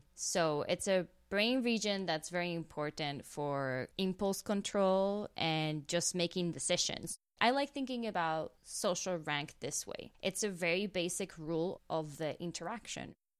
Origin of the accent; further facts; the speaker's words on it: Puerto Rico; So I'm from Puerto Rico, and nobody in my family has ever left the island for pursuit of an education.